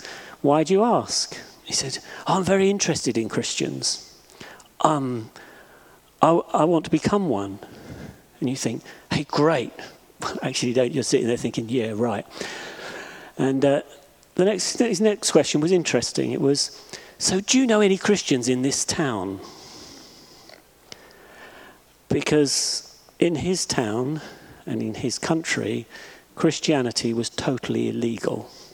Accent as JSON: {"language": "English", "region": "England", "country": "United Kingdom", "said": "I said, \"Yeah, I'm English.\""}